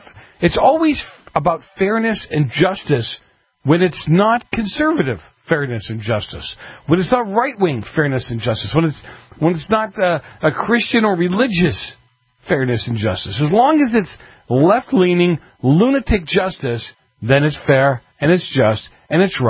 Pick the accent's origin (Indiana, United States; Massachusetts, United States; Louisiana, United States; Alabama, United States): Massachusetts, United States; I grew up in Massachusetts, you go back into some of those towns, the older folks